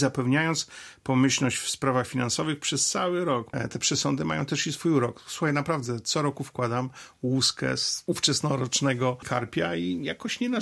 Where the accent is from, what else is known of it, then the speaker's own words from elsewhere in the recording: Elbląg, Warmian-Masurian Voivodeship, Poland; Pochodzę z Elbląga, więc u mnie właśnie ryby morskie były tym elementem podstawowym